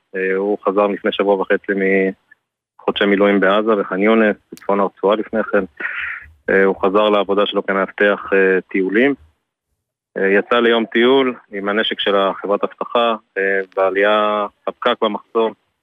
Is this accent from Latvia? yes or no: no; Ma'ale Adumim, West Bank, Palestine; אנחנו עם מעלה אדומים.